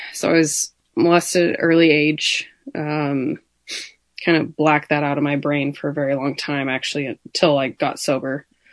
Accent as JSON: {"language": "English", "region": "Montana", "country": "United States", "lives_now": "Portland, United States", "said": "I'm in Portland, Oregon right now. But I'm from Montana and I was born into a family that my parents didn't drink at all."}